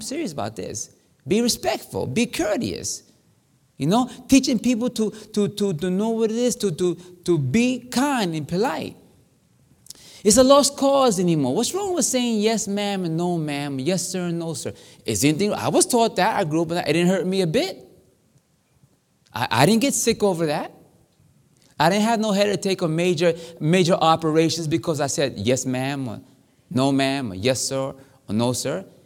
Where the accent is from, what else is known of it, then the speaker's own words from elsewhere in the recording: Hollywood, South Carolina, United States; Man, when I grew up in Hollywood, South Carolina, but you was taught, if you get a whooping.